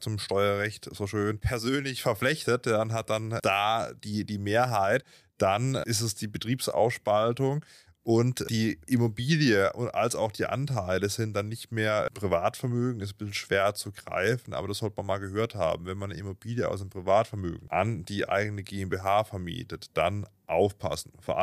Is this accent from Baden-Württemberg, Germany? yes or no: yes; Simonswald, Baden-Württemberg, Germany; sehr schöne Ferienwohnungen in Simonswald, wo ich aufgewachsen bin.